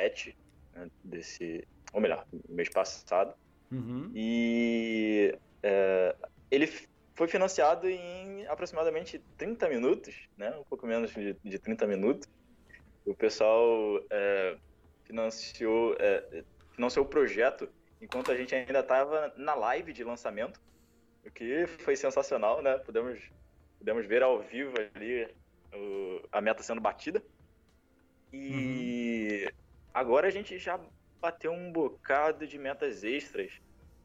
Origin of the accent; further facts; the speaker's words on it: São João de Meriti, Rio de Janeiro, Brazil; Eu sou de São João de Meriti, que é uma cidade. É um fim de mundo perto do Rio de Janeiro, na região metropolitana do Rio. Cidade mais esburacada do Brasil, oficialmente.